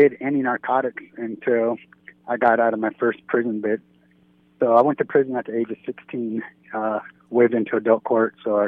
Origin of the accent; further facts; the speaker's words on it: United States; now in Bismarck, United States; No. I'm from Illinois and Wisconsin border.